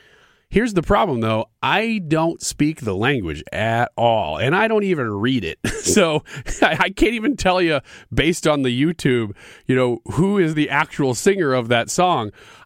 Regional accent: Illinois, United States; But I am from Illinois, and so I hope the best for Illinois

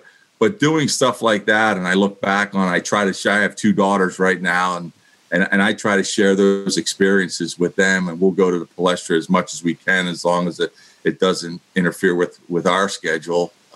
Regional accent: Philadelphia, Pennsylvania, United States; I remember growing up in Grays Ferry and being asked to play in the men's leagues when I was younger. Like, we would go to Southwest Philly

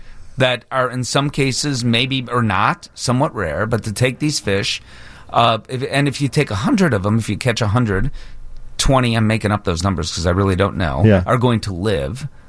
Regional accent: Chicago, Illinois, United States; In the day, because I'm from Chicago, I would say Lloyd Pettit.

